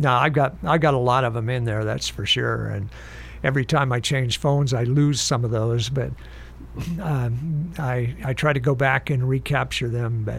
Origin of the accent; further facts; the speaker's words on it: Creswell, Oregon, United States; I grew up east of Cresswell in the Pleasant Hill School District, on a dairy farm, and there were never any vacations on dairy farms.